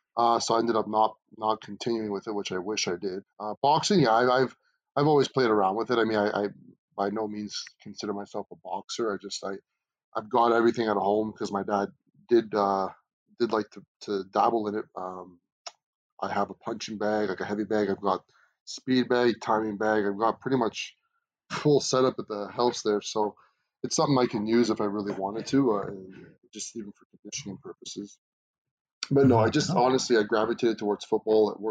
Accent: Ottawa, Ontario, Canada; Well, growing up in Ottawa, I mean, I love Ottawa, so it's always been home for me.

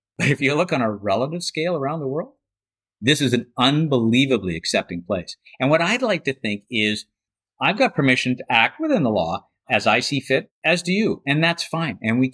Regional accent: Edmonton, Alberta, Canada; I'm too old and I grew up in Edmonton, you know?

